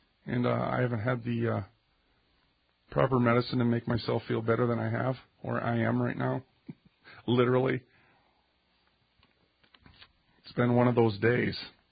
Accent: United States; I'm not from China. I'm from America.

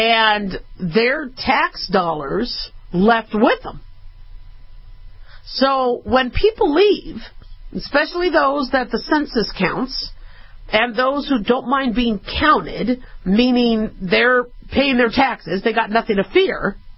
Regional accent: Los Angeles, California, United States; So when you have Californians, and I'm from California. I was born in L.A., so I'm considered a Californian. But we have different cultures.

